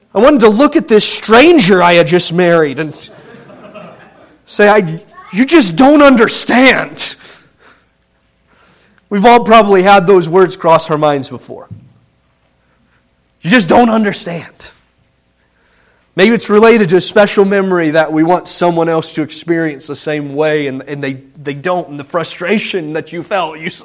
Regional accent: Indiana, United States; And I grew up in Indiana.

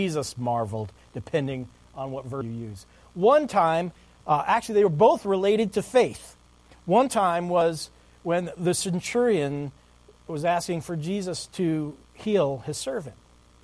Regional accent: New York, United States; it was the town that they kind of looked down on when I grew up on Long Island, you know. It was kind of Hempstead.

